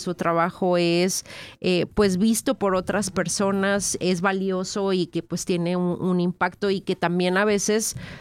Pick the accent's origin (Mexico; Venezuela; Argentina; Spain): Mexico; pues aquí en México siempre lo vemos en las noticias de que el mexicano siempre ayuda, el mexicano somos luchones